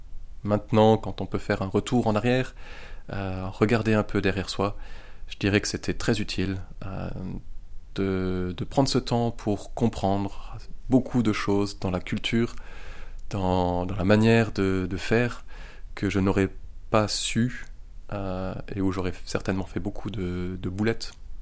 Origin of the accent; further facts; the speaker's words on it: Strasbourg, Grand East, France; moved away as an adult; now in Côte d'Ivoire; je viens de Strasbourg et je suis parti en Côte d'Ivoire.